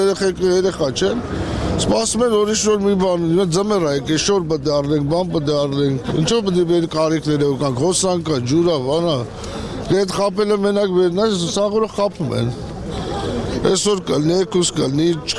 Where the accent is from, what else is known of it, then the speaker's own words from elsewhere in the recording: Armenia; born there; ես Հայաստանի Հանրապետությունում եմ ծնվել։